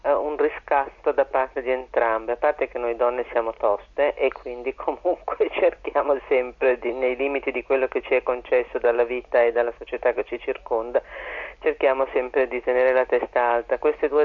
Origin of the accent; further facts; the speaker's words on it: Milan, Lombardy, Italy; Io sono una milanese che si è permessa di scrivere di Venezia